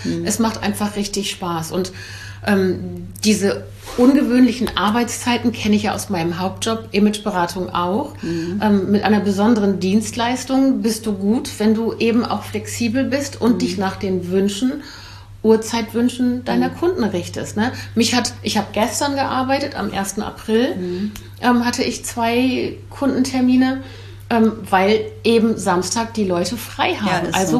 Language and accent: German; Belgium; born there; Ich bin gebürtige Belgierin, 59 Jahre alt